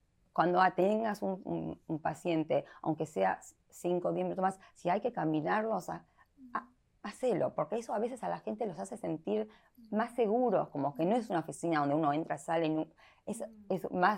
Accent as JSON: {"language": "Spanish", "country": "United States", "tie": "born there", "said": "yo siempre digo que yo soy argentina, en realidad yo no nací en la Argentina, yo nací en los Estados Unidos. Pero mi mamá y mi papá sí nacieron en Argentina y no vinieron a los Estados Unidos hasta que ellos tenían 23, 25."}